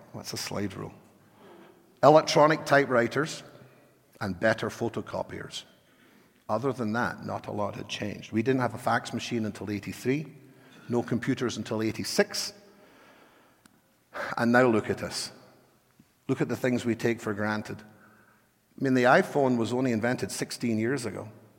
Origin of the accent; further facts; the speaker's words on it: Edinburgh, Scotland, United Kingdom; born there; moved away; you know I wasn't born here. I didn't just make up this accent to seem different. I was born in Edinburgh, and I was raised in the Brethren Church